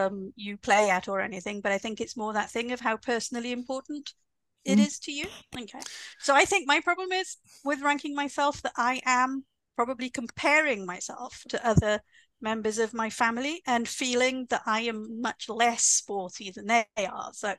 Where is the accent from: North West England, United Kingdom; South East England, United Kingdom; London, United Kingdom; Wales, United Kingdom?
Wales, United Kingdom; also born or lived in Spain; being Welsh and at a time when Wales actually was winning a lot. Living in Spain